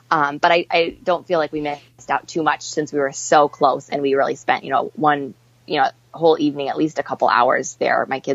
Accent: Midwest, United States; I mean, and we're from the Midwest, so like, you know, anything above 70 feels warm to us.

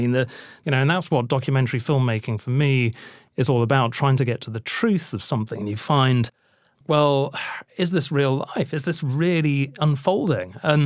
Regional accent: United Kingdom; You know, I'm terribly British when it comes to things like this.

